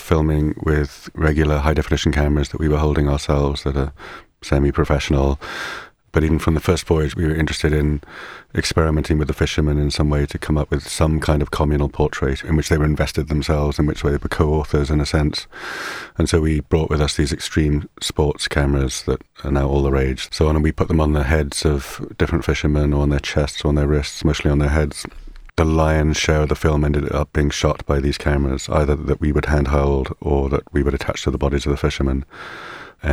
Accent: Liverpool, North West England, United Kingdom; moved away as an adult; I grew up in Liverpool, where my father was working in the ship industry, building ships and working in the port.

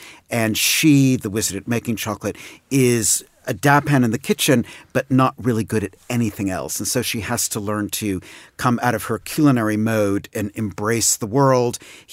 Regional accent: New York, United States; although I'm from New York, had not come across before

